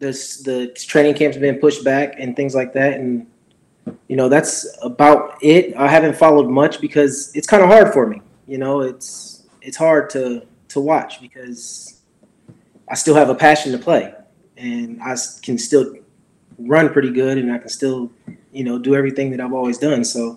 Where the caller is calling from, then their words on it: Columbus, Ohio, United States; My house, Columbus, Ohio.